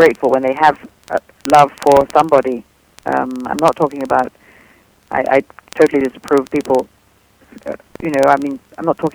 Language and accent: English; England, United Kingdom; moved away as an adult; now in Los Angeles, United States; I grew up in England.